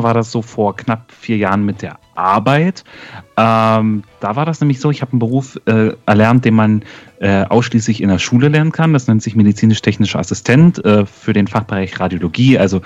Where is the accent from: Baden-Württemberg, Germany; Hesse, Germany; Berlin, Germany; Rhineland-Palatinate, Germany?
Berlin, Germany; now in Brandenburg, Germany; dann nach der Ausbildung bin ich dann weggezogen ins schöne Brandenburg von Berlin. Also ich bin eigentlich ein Berliner